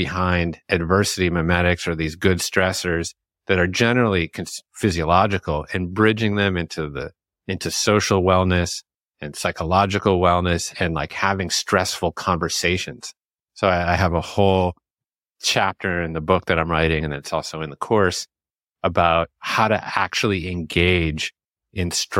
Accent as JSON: {"language": "English", "town": "Chicago", "region": "Illinois", "country": "United States", "tie": "born there", "said": "Oh yeah, I was born in Chicago."}